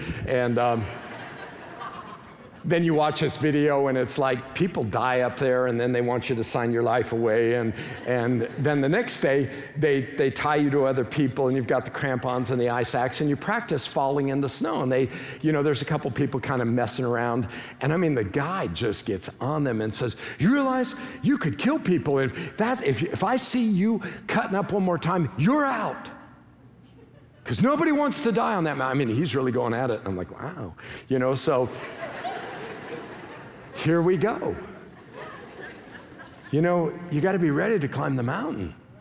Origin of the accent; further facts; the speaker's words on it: Colorado, United States; I'm from Colorado, and so over the course of my lifetime, I've climbed several 14ers.